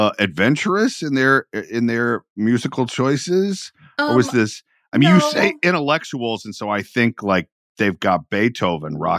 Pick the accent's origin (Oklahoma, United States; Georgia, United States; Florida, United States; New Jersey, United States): Georgia, United States; Running through, you know, I'm from Georgia. There's woods.